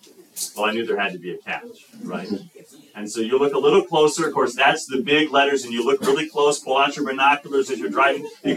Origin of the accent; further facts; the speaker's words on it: Chicago, Illinois, United States; Well, I grew up in Chicago, Illinois area, okay, so the suburbs of Chicago there. So I'm a Midwesterner.